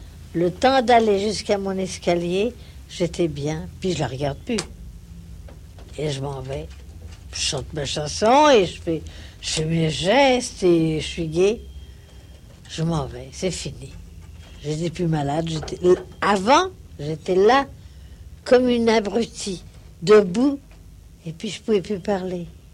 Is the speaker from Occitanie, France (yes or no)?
no; Enghien-les-Bains, Île-de-France, France; born there; Non, je suis née. Je suis née à Enghien.